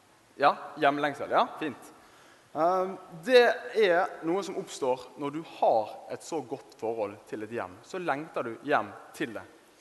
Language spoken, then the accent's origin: Norwegian; Bergen, Vestland, Norway; er 23 år, blir snart 24, og jeg kommer fra der du hører jeg kommer fra. Jeg kommer fra Bergen